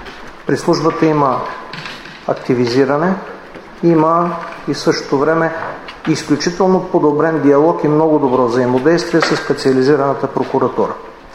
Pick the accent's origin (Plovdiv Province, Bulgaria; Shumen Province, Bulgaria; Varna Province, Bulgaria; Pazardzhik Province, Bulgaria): Plovdiv Province, Bulgaria; Plovdiv; Пловдив, не защото аз съм от Пловдив.